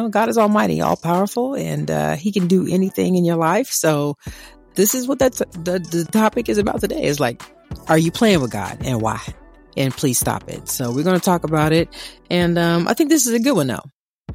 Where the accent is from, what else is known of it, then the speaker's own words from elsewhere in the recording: Evansville, Indiana, United States; And of course, if I'm from Evansville, Indiana, so there's a river walk there. There's a river there.